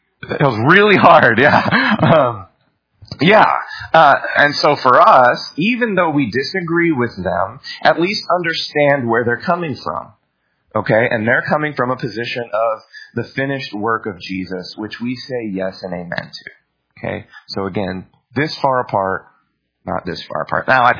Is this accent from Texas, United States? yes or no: yes; Lake Dallas, Texas, United States; I mean, I remember even I was growing up in Lake Dallas, Texas. We were podunk